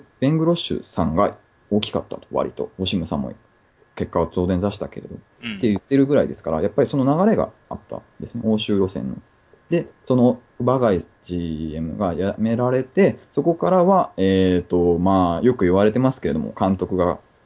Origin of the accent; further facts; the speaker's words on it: Kisarazu, Chiba, Japan; もともと木更津出身なので、自分が。